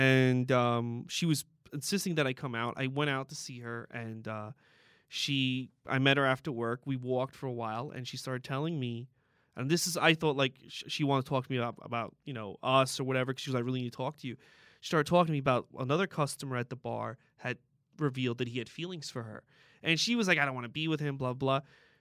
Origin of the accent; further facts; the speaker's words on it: New York City, New York, United States; I grew up in Astoria, Queens, so a lot of my friends aren't, like, really refined.